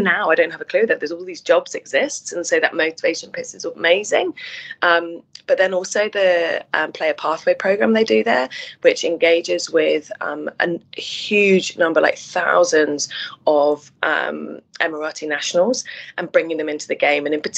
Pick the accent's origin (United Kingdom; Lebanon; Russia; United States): United Kingdom; England; as an English person